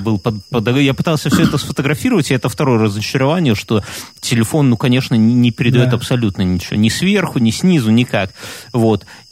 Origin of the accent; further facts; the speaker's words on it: Belarus; Я же из Беларуси, понимаешь?